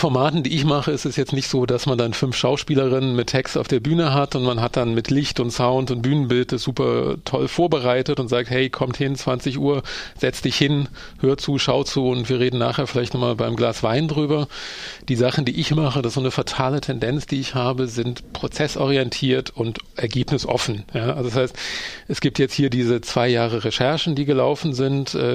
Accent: Berlin, Germany; ich bin aus Berlin

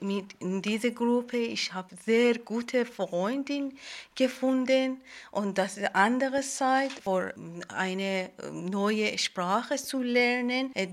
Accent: Iran; German is a second language; now in Germany; ich komme aus dem Iran.

